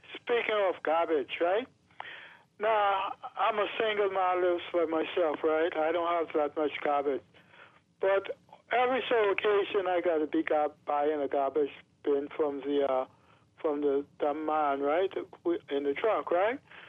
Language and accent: English; Nassau, New Providence, Bahamas; I grew up in Mason's Addition from a little boy, right? Went to preschool from Mason's Addition